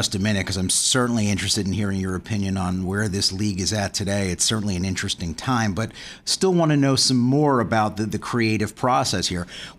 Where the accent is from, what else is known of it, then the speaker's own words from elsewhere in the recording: Long Island, New York, United States; I too was a small Jewish kid growing up on Long Island who grew up loving what was then known as the WWF in its 80s heyday